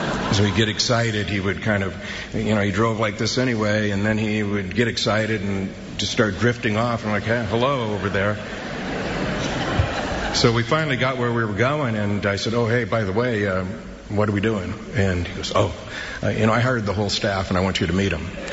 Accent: Mesa, Arizona, United States; And I'll tell you one, the first time, it was in December, and it was over in my hometown of Mesa, Arizona.

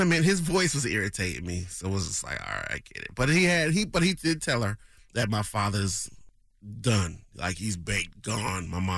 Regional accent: Springfield, Massachusetts, United States; See, I'm from Springfield, Massachusetts, though, but I pay attention to the signs.

